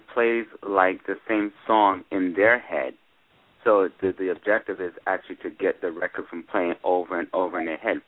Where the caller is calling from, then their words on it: California, United States; I'm calling from California.